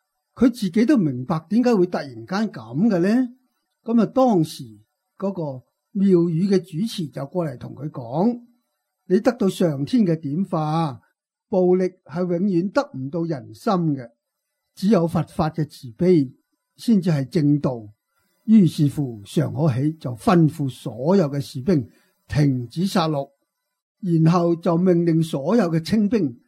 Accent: Guangdong, China; 我哋广东人

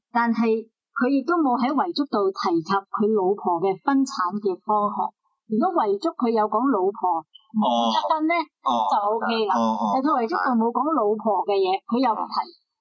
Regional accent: Hong Kong

